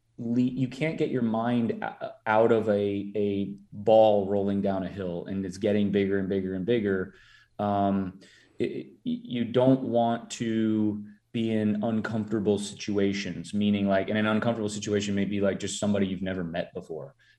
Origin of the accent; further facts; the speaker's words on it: Minnesota, United States; Like I'm from Minnesota. I'm Minnesota nice.